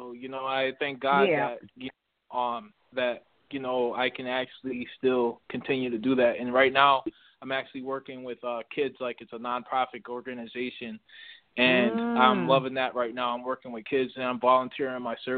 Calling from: Atlanta, Georgia, United States; I'm calling from Atlanta, Georgia.

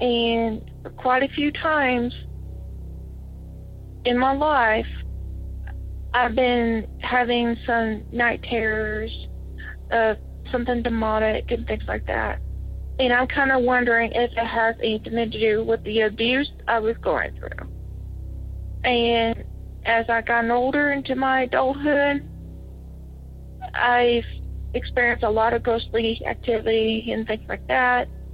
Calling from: Batesville, Arkansas, United States; I'm calling from Batesville, Arkansas.

